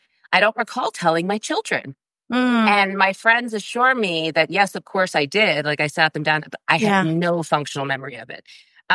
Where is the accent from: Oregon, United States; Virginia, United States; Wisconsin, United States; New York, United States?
New York, United States; New York City; now in California, United States; Well, I'm originally from New York City, but I live in like Malibu adjacent. I live in sunny California.